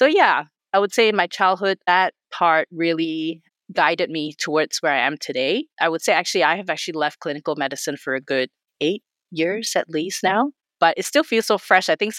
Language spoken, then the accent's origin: English; Malaysia; moved away as an adult; now in Australia; I'm Malaysian, born and bred. I only left Malaysia in my early 20s when I did a twinning program medical school. So I did medical school first in Malaysia, and then I finished off in Australia, and I started working there.